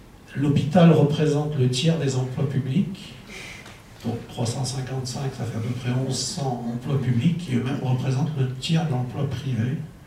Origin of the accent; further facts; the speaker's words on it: Brittany, France; now in Rennes, France; j'habite juste à côté de Cesson-Sévigné, qui a été cité tout à l'heure par Laurent Davzy. Ils m'ont dit j'habite à Rennes, je suis breton.